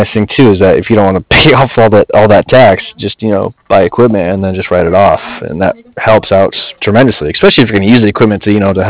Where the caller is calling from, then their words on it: San Diego, California, United States; I'm actually out in San Diego.